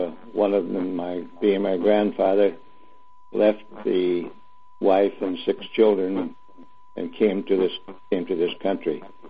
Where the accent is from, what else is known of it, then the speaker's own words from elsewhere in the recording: Marcus, Iowa, United States; born there; I was born in Iowa, Cherokee County, about 3 miles northwest of a little town of Marcus, M-A-R-C-U-S.